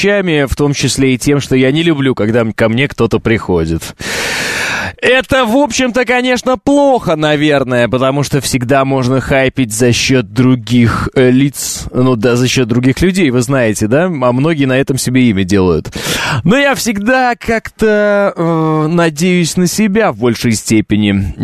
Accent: Kazakhstan; born there; земляк, земляк, я ведь родился в Казахстане

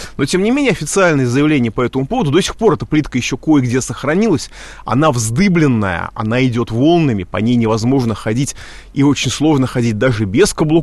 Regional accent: Moscow, Russia; Ну, я как москвич довольно критично отношусь к жителям славного города Ленинграда

